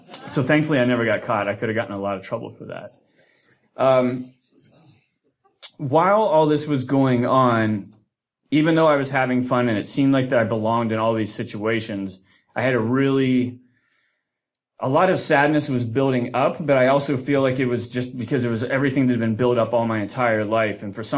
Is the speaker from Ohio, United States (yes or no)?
yes; Ohio, United States; also born or lived in Cincinnati; when my mom and I moved to Cincinnati, I grew up in Ohio, and I had spent my first 16 years in Eastern Ohio, kind of a very rural area.